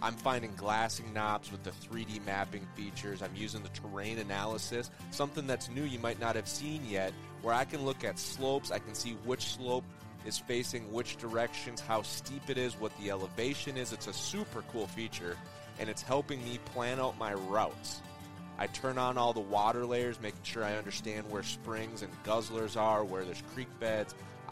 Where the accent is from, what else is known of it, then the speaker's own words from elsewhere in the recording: Minnesota, United States; I grew up in Minnesota. So both Northwoods, I'm guessing, you know, Whitetail Deer Camp was the big family event.